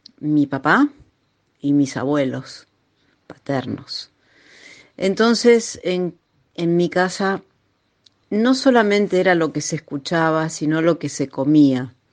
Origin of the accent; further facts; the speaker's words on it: Buenos Aires, Argentina; now in Córdoba, Argentina; vivo... Soy porteña, pero vivo en Córdoba, en Argentina. Bueno, en mi casa eran catalanes. Mi papá y mis abuelos paternos.